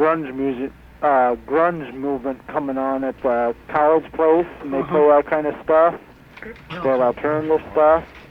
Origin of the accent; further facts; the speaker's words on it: Ohio, United States; I'm from this place, buddy. I'm from Ohio.